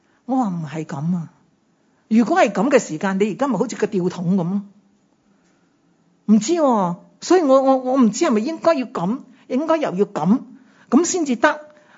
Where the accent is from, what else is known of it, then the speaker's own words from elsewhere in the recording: China; 我们中国人呢就很怕提永生的